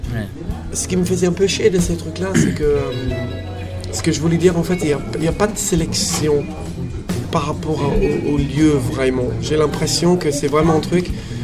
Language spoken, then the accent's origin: French; Bristol, South West England, United Kingdom; French is a second language; J'ai une petite village près de Bristol. Et moi, j'ai passé 2 ans quasiment à Londres.